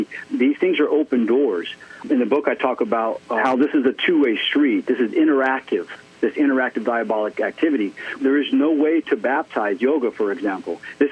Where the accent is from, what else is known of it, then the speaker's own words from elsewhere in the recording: Ohio, United States; I'm originally from Ohio, Big Ten, and we have smash mouth football.